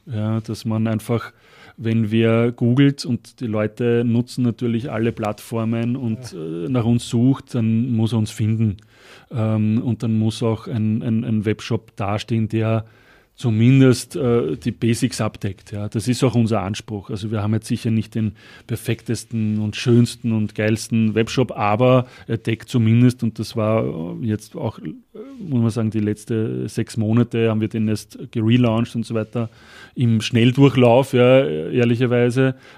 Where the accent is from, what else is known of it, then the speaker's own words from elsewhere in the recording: Austria; Deutschland ist jetzt für uns auch als Österreicher sicher der wichtigste Markt.